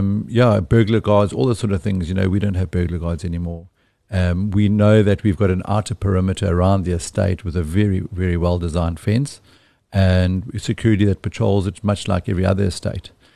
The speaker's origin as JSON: {"language": "English", "region": "Eastern Cape", "country": "South Africa", "tie": "born there", "said": "I've lived on Fairview since I was 6 years old. I was born in the Eastern Cape, but my folks were from here originally. And since I was six, and I'm quite close to 53 now"}